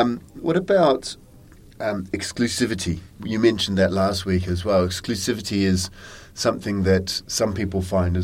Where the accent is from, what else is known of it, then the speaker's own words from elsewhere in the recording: New Zealand; I'm from New Zealand, and in New Zealand, parallel importing was illegal for a long period of time.